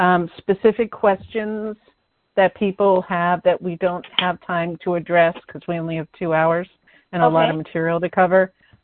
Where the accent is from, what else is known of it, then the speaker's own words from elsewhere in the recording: Carmel, California, United States; Well, you know, I'm from Carmel. That's where my family is.